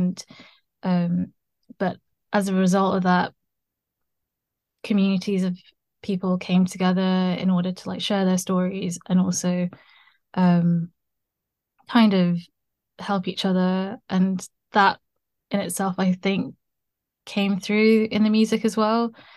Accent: United Kingdom; navigate between being British but also being raised in a household, a Chinese household.

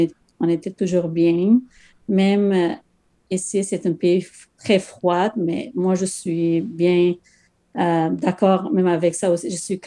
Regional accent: Afghanistan; French is a second language; also born or lived in Pakistan; Mais en général, nous, on est de l'Afghanistan, mais on vient de le Pakistan. Avant de venir ici, on était au Pakistan.

